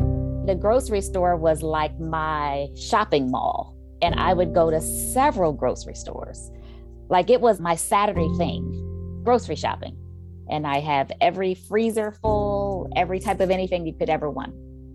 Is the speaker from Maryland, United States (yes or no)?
yes; Maryland, United States; I was raised in Southern Maryland in a two-income home, mother and father, both college educated.